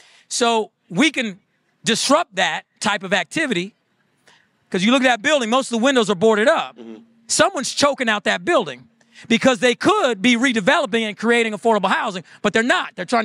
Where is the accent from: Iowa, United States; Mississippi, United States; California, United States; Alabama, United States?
Iowa, United States; born there; now in Michigan, United States; So I chose Michigan. I'm not from Michigan. Right. I came here and I was born in Iowa.